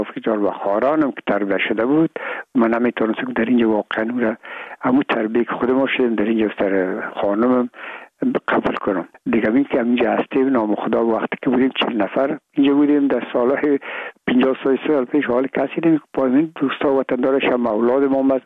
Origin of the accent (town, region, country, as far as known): Afghanistan